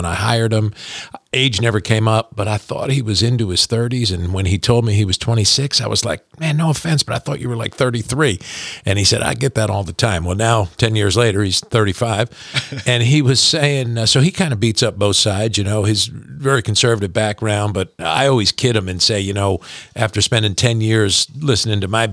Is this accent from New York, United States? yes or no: no; New Jersey, United States; now in Kentucky, United States; You know, growing up in New Jersey, moving to Kentucky, I thought I knew everything there was to know.